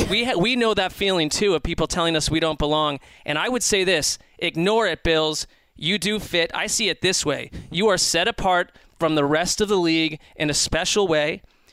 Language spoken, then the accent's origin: English; Rochester, New York, United States; born there; do it for Rochester, New York. I was born there in Strong Hospital in the middle of the night